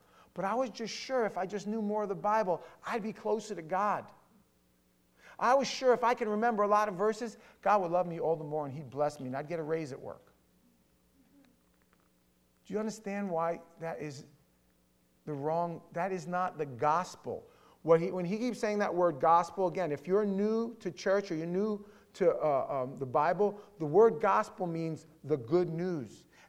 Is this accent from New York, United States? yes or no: yes; New York City, New York, United States; Now, I grew up in New York, in Queens, in Howard Beach.